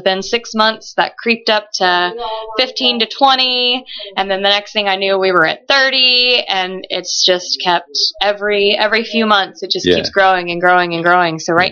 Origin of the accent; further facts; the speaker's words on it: Houston, Texas, United States; I'm from Houston, Texas.